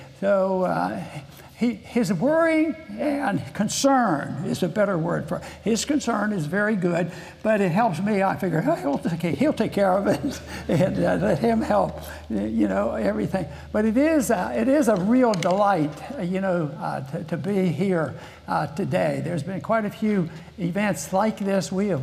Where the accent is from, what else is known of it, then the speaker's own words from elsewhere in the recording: Green Tree, Pennsylvania, United States; we were raised in Greentree